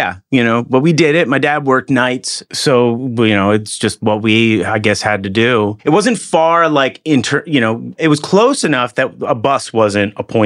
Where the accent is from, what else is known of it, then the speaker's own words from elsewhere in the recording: Haverstraw, New York, United States; My young, at like in the 80s, I lived in a town called Havistraw that was just north of Nyack, you know.